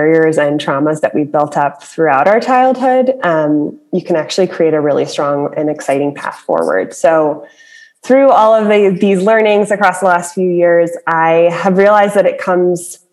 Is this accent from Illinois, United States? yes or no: yes; Chicago, Illinois, United States; moved away as an adult; I am from Chicago and decided as I was kind of looking for colleges, you know, across the high school years, I wanted to get out of town and do something different